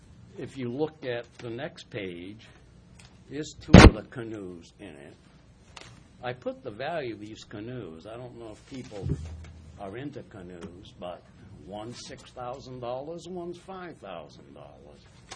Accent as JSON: {"language": "English", "region": "Massachusetts", "country": "United States", "said": "I'm from Massachusetts. As a matter of fact, Rachel's getting married. Her husband to be is from my hometown."}